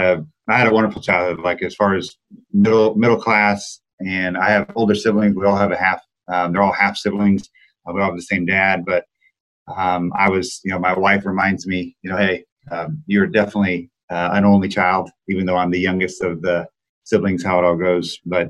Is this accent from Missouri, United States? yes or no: yes; Columbia, Missouri, United States; now in Kansas City, United States; So I grew up in Columbia, Missouri, so Midwest boy. Now live in Kansas City, home of barbecue.